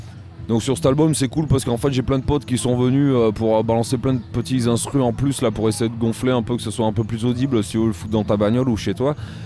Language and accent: French; Occitanie, France; Je viens à côté de Béziers, pas Béziers parce que.